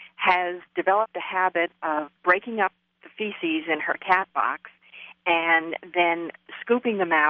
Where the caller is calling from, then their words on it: Boise, Idaho, United States; I'm calling from Boise, Idaho